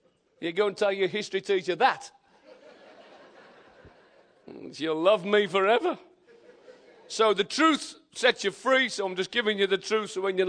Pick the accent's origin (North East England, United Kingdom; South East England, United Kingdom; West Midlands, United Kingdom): West Midlands, United Kingdom; Birmingham; I found out last week that Birmingham, Alabama is actually named after my hometown. Woo! So I've never been here before, so I am blessed to be in the namesake of my hometown.